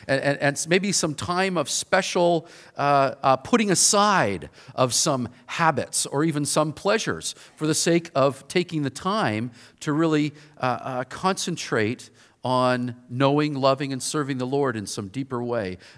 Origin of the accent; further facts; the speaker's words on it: Victoria, British Columbia, Canada; I grew up in Victoria, lived here most of my life, but I worked with Young Life of Canada for about 30 years, and so that took me out of Victoria for a while, but then I was able to move back here about 18 years ago